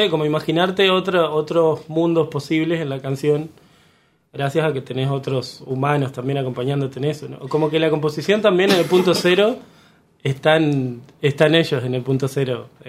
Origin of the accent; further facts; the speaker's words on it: Maldonado, Uruguay; now in Montevideo, Uruguay; tanto en Maldonado, yo soy de Maldonado, como acá cuando llegué a Montevideo